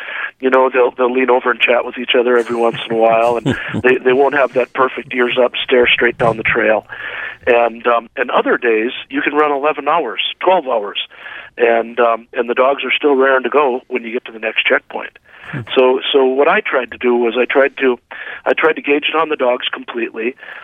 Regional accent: Crookston, Minnesota, United States; Well, the steps are a lot like, growing up around Crookston, you know, the only real hills we had were the edges by the rivers and things like

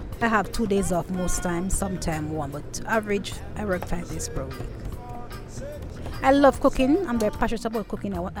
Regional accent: Saint Thomas, Jamaica; I'm 46 years of age. I'm from Jamaica, St. Thomas

